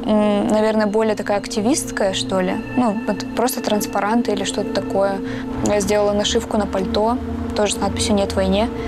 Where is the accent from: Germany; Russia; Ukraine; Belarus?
Russia; я россиянка, я живу здесь